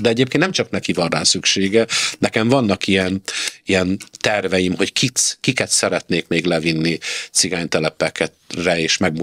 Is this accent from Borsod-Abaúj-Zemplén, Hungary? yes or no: no; Törökszentmiklós, Jász-Nagykun-Szolnok, Hungary; a Törökszent Miklósi cigánytelepen a Hold utca 2 szám alá a házhoz, ahol én nevelkedtem